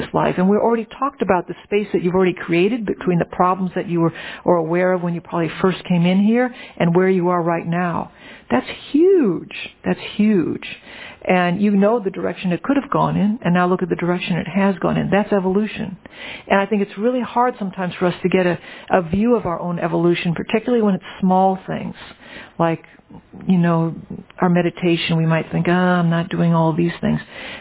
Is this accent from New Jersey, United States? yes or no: no; New Orleans, Louisiana, United States; So I wasn't raised in any church, which growing up in New Orleans, you kind of are all, you're Baptist and Catholic just by osmosis.